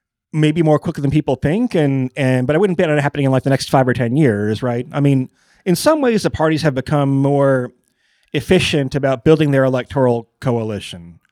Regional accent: Michigan, United States; they would walk down to the store and buy the New York Times, even growing up in Michigan and things like that.

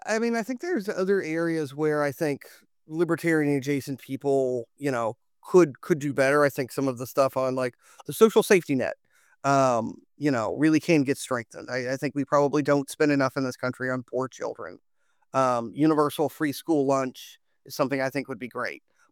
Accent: Alabama, United States; So like I grew up in Alabama. My dad worked in one of these steel plants in Birmingham

